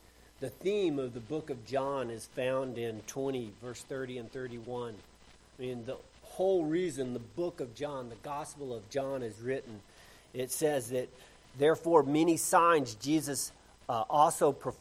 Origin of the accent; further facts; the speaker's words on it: Lubbock, Texas, United States; I don't know, my hometown, Lubbock, Texas, it's dry and it's hot and the dust blows in the spring.